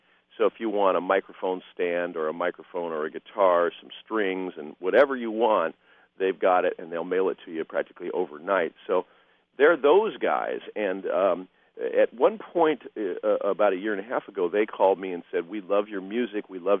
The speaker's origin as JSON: {"language": "English", "town": "Fort Wayne", "region": "Indiana", "country": "United States", "tie": "born or raised there", "said": "I really enjoyed making a record out of my hometown."}